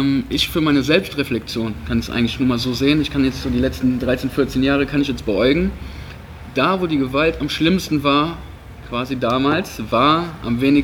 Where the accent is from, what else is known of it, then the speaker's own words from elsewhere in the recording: Cologne, North Rhine-Westphalia, Germany; ich komme aus Kalk